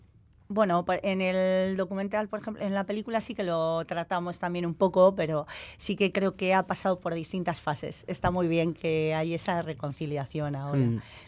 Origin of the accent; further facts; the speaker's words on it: Bilbao, Basque Country, Spain; que yo soy de Bilbao